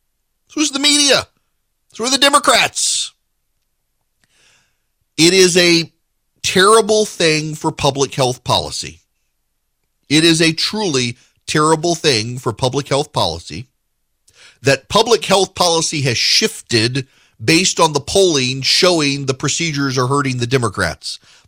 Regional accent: Dubai, United Arab Emirates; I grew up in Dubai, y'all. We had camel racing and cricket.

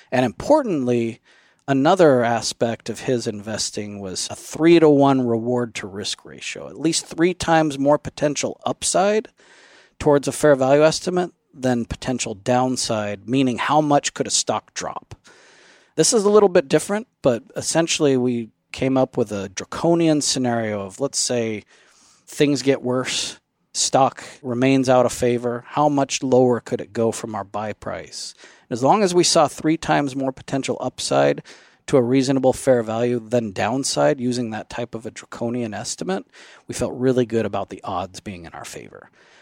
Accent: Phoenix, Arizona, United States; I'm a lifelong Phoenix Suns fan. I grew up in the Phoenix area.

